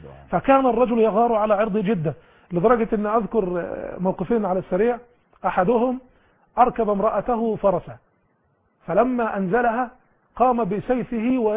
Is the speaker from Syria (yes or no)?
no; Egypt; لسه شايف النهارده على الفيس طبق فول عاملينه عندنا في مصر